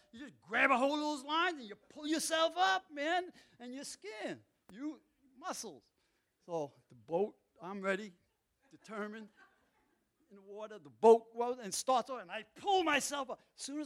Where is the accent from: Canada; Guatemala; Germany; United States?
United States; New York City, New York; See, I grew up in the Bronx. There's not many of us water skied in the Bronx.